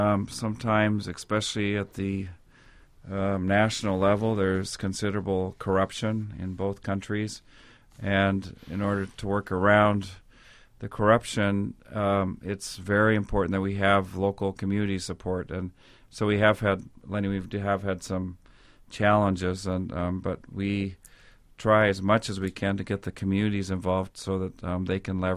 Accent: Montana, United States; where, you know, I'm from Montana

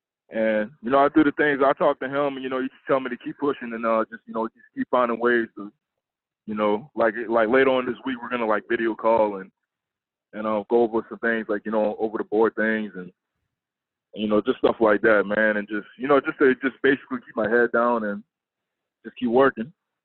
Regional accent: New Orleans, Louisiana, United States; and I'm from New Orleans, Louisiana

